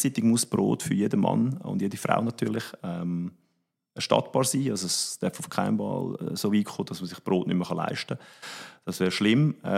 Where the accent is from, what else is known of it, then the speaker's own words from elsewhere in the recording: Switzerland; Basis ist natürlich in der Regel bei uns in der Schweiz immer Getreide, vorwiegend Weizen.